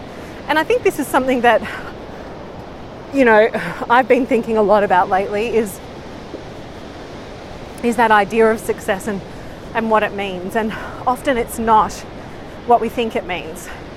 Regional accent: Australia; as an Aussie

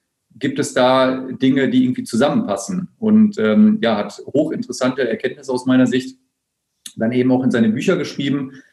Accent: Hanover, Lower Saxony, Germany; born there; accent: standard High German; Also geboren bin ich im Jahr 1972, im Sommer, im August, in Hannover. Deswegen habe ich auch keinen Dialekt, sondern spreche das reinste Hochdeutsch.

